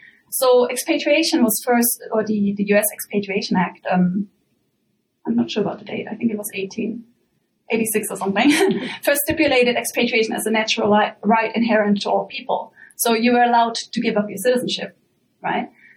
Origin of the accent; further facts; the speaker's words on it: Germany; English is a second language; Because I'm originally from Germany, it's not necessarily a term we use.